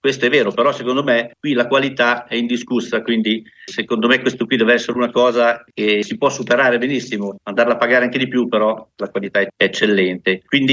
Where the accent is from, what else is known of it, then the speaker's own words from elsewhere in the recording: Qualto, Emilia-Romagna, Italy; nel mio paese, nella mia comunità, che si chiama Qualto, ed è nel comune di San Benedetto Val di Sambro, un comune limitrofo a quello di Castiglione dei Pepoli